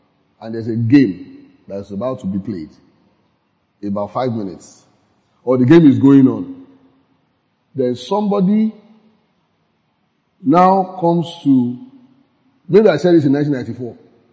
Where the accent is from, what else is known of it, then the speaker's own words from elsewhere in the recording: Nigeria; I'm a Nigerian, of course. I want Nigeria to win the game.